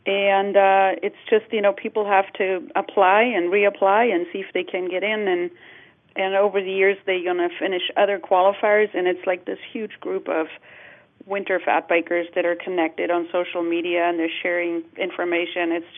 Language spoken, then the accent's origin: English; Germany; English is a second language; now in United States; We had a German lady that moved to Norway when I moved to Alaska. We're both from Germany